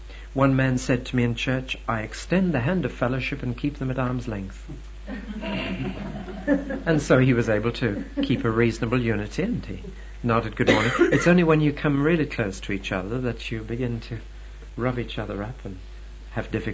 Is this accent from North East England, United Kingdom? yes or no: yes; Newcastle upon Tyne, North East England, United Kingdom; In my hometown of Newcastle-on-Tyne